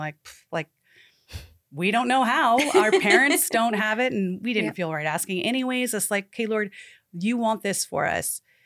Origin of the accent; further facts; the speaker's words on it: Ontario, Canada; What I'm from Ontario